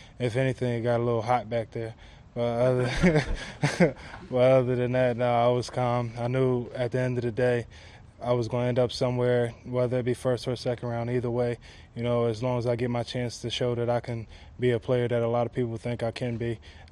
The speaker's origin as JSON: {"language": "English", "region": "Florida", "country": "United States", "said": "I'm from Florida. I played in Florida."}